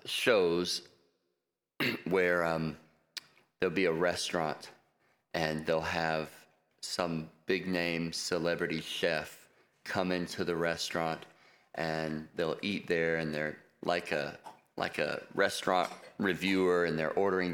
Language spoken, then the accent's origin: English; North Carolina, United States; also born or lived in Texas; I was born in Texas. I don't remember much about the place, but we moved to North Carolina when I was 18 months old.